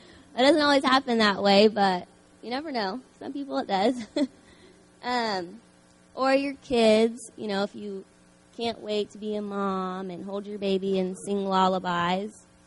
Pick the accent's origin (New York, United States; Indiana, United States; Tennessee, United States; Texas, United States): Indiana, United States; A little bit about myself. I'm from Indiana